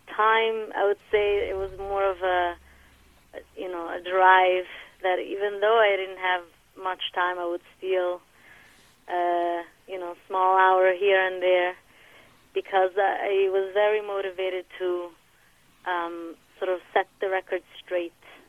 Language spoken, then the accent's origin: English; Italy; English is a second language; moved away as an adult; now in Davis, United States; I grew up in Italy. And once I got married, I moved to New York, and then we moved to Davis, California